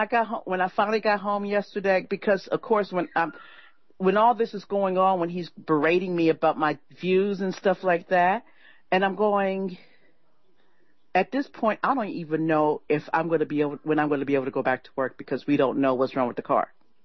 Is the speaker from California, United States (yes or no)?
yes; Los Angeles, California, United States; I grew up in South Central, Bob, okay, in the middle of the crack wars back in the day.